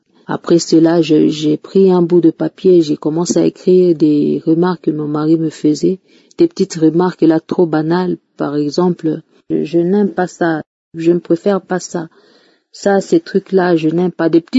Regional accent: DR Congo; je suis une Congolaise de la République démocratique du Congo.

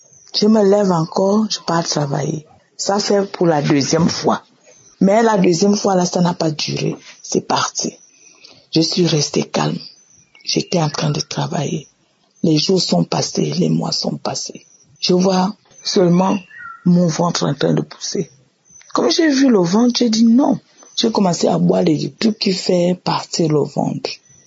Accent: Gabon; now in Brazzaville, Congo; Je suis une servante de Dieu et je suis gabonaise. J'habite à Brazzaville.

